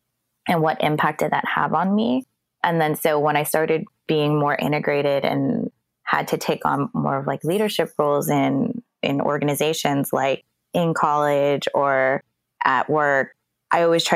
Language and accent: English; United States; but I kind of grew up in two cultures. So I'm Filipino American